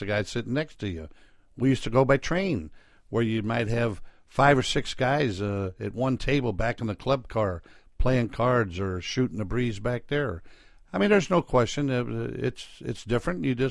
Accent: Cincinnati, Ohio, United States; we had our own plane, a conveyor, and we were in Cincinnati, which is my hometown

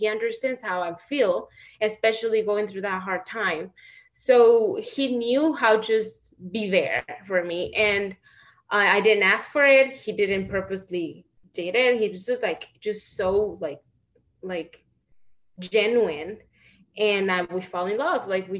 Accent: Celaya, Guanajuato, Mexico; Celaya, Guanajuato, Mexico. So the city is very industrial.

